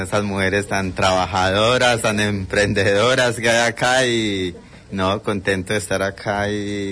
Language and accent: Spanish; Colombia; Yo soy de Colombia, buenas tardes.